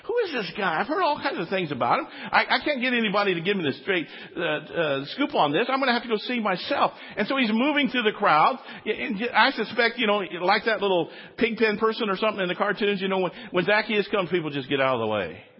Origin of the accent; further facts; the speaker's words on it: Biloxi, Mississippi, United States; born there; I didn't have any choice that I was born in Mississippi, in Biloxi, Mississippi.